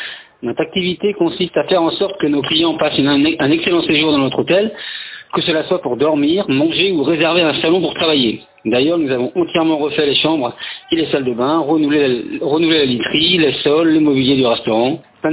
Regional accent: Brittany, France; now in Touraine, France; je vis en Touraine depuis 3 ans et demi. On est breton là

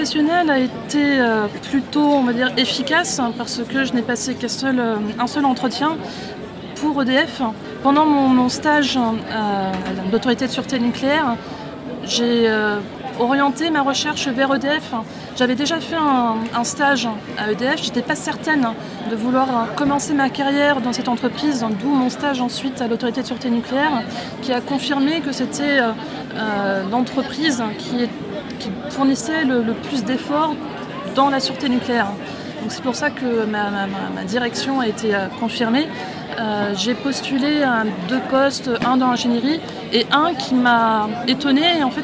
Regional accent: Nantes, Pays de la Loire, France; Alors, mon parcours, alors je viens de Nantes à l'origine et j'ai fait mon baccalauréat option sciences.

